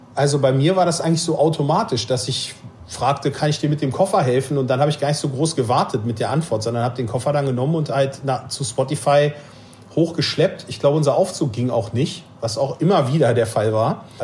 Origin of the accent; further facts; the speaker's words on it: Hannover, Lower Saxony, Germany; ich bin ja zwar in Hannover groß geworden, aber hohen Mietpreisen für Wohnungen geschuldet, auch als Kind schon auf dem Land, in der Nähe von Hemmingen-Westerfeld, in einem sehr, sehr kleinen, beschaulichen Dorf.